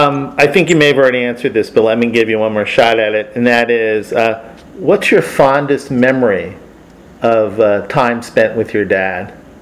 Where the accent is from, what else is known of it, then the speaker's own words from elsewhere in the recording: South Bronx, New York, United States; growing up in the South Bronx, we didn't have a lot of kiwis growing up.